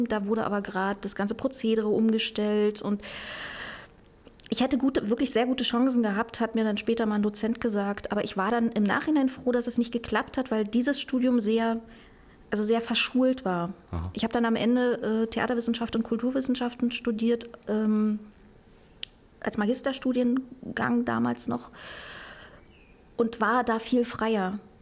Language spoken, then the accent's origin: German; Angermünde, Brandenburg, Germany; Und aufgewachsen bin ich in Angermünde.